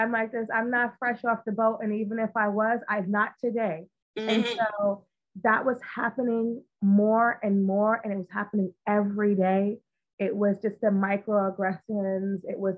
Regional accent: United States; moved away; I never had any type of blatant anything growing up in the States.

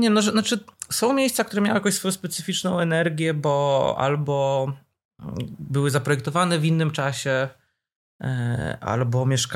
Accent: Warsaw, Masovian Voivodeship, Poland; Ja w ogóle, ja jestem z Woli oryginalnie.

